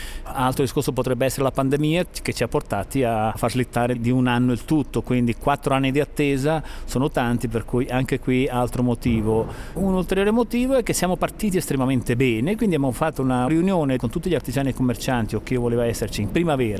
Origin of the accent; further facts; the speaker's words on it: Poschiavo, Graubünden, Switzerland; perché tutti voi sapete come noi poschiavini difendiamo la nostra italianità e il nostro dialetto poschiavino